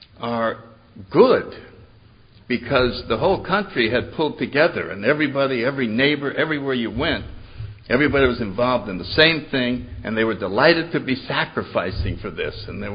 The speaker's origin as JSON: {"language": "English", "town": "New Haven", "region": "Connecticut", "country": "United States", "tie": "born or raised there", "said": "Anyway, I grew up in New Haven, Connecticut. I was born in 1931."}